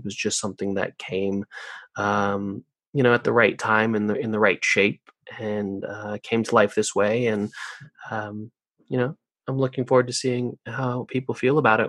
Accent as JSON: {"language": "English", "town": "Santa Monica", "region": "California", "country": "United States", "tie": "born or raised there", "said": "Yeah, I grew up in Santa Monica, California, so a few blocks from the beach."}